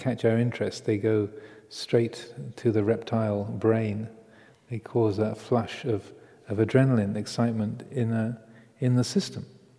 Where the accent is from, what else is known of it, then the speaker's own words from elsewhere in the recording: United States; oh, I'm American too